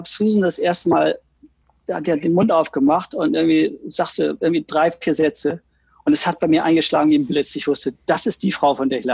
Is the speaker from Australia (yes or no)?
no; Oldenburg, Lower Saxony, Germany; bin ins wilde Berlin gegangen, wo man hinging als Oldenburger, wenn man was werden wollte in der Welt.